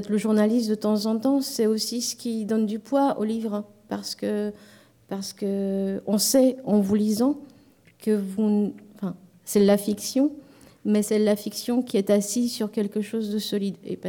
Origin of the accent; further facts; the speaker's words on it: Romania; C'est, pour l'anecdote, je suis roumaine